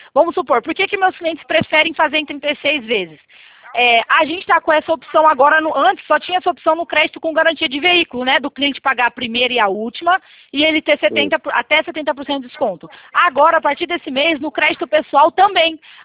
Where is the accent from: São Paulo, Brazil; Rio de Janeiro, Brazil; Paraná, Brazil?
São Paulo, Brazil; Itatiba; Eu sou aqui de Itatiba, interior de São Paulo.